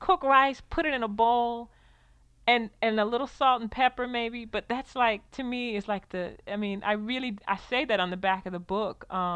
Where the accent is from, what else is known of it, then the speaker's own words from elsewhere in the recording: South Carolina, United States; Growing up in South Carolina, rice was the national food for us, and we ate it several times a day and never got tired of it